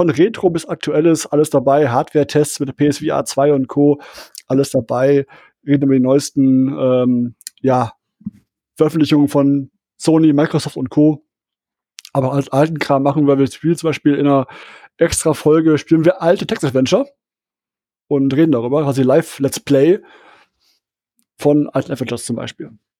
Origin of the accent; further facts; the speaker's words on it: Essen, North Rhine-Westphalia, Germany; born there; Ich bin aus Essen gebürtig.